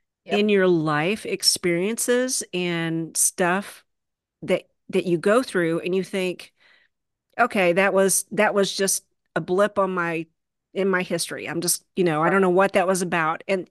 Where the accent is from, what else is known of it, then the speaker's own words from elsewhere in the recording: Kentucky, United States; you can't really tell that I am from Southeastern Kentucky unless I let my voice kind of relax a little bit.